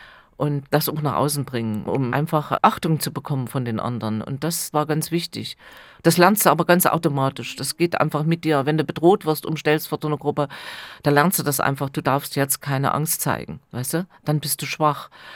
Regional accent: Germany; ich bin hier in der DDR geboren, ich bin ein Kind dieser Republik

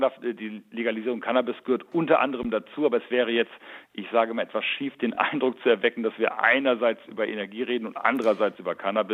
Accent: Lower Saxony, Germany; Und ich komme ja selber aus Niedersachsen

